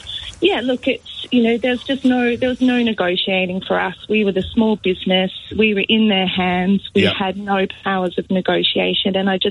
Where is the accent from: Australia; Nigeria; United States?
Australia; I'm Australian.